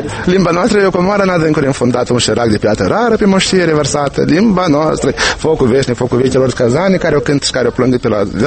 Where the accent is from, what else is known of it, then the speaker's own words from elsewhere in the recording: Moldova; eu sunt din Moldova.